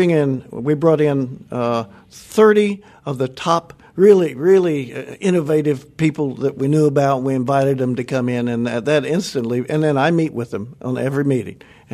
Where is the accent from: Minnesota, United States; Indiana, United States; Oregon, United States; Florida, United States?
Indiana, United States; Well, I grew up in Indiana, so obviously I didn't know anything much about Revolutionary War till I got here.